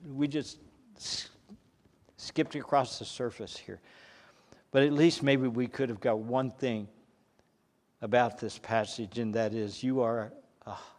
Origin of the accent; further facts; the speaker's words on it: the South, United States; Since I was raised in the South, raised in a neighborhood turned into a housing and from a plantation